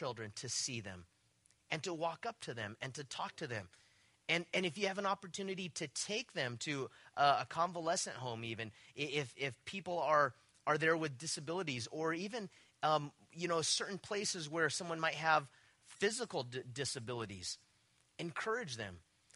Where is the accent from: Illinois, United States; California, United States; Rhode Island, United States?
California, United States; West Covina; Okay, I grew up in West Covina.